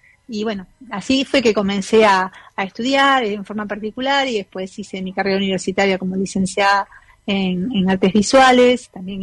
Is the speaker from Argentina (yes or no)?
no; Montevideo, Uruguay; yo nací en Montevideo y crecí en la parte de donde estaban todas las galerías.